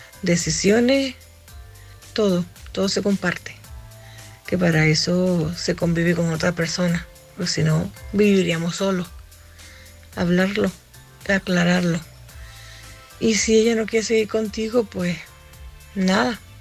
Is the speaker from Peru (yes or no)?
no; Canary Islands, Spain; now in A Coruña, Spain; Soy la tinerfeña que llamo de Coruña.